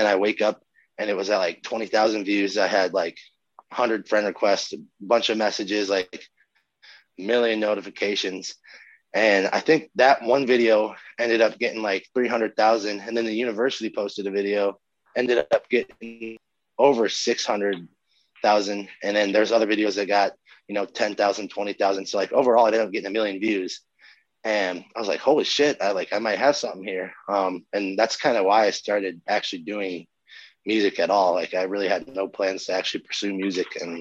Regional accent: Palo, Iowa, United States; I had one show booked in Palo, my hometown

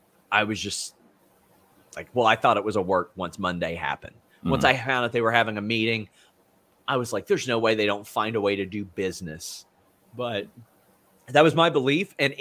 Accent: Kentucky, United States; I'm from Kentucky, and that's what I'm saying.

